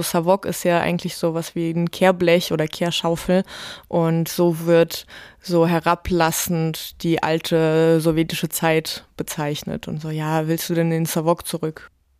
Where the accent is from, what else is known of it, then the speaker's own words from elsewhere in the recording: Tyumen, Tyumen Oblast, Russia; moved away; Aber in Tjumen, wo ich aufgewachsen bin, war das wirklich lange ein Riesenproblem.